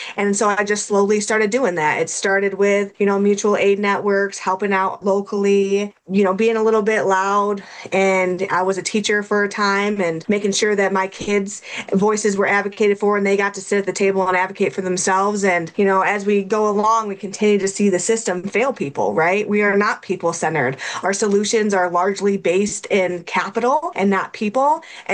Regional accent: Michigan, United States; Yeah, so I grew up in rural Eaton County. I went to Eaton Rapids most part.

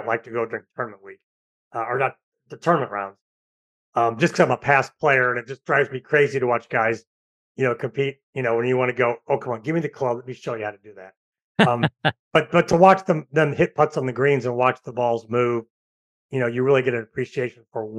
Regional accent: St. Louis, Missouri, United States; I'm from St. Louis, you know, you can't introduce that in that area.

